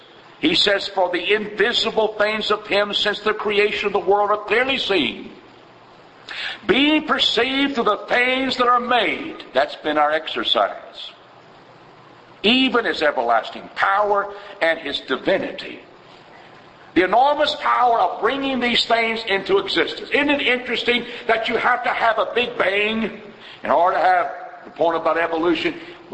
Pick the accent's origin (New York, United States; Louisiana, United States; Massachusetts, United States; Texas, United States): Texas, United States; Dallas; born there; I was born in Dallas. Born in a hospital that burned down.